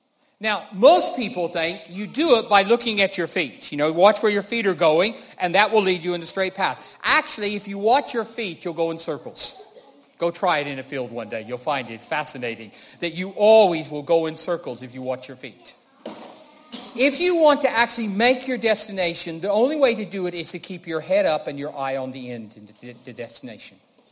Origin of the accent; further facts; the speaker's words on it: Colorado, United States; I remember when I grew up in Colorado, one of the things I loved to do was to go walk around in the Rocky Mountains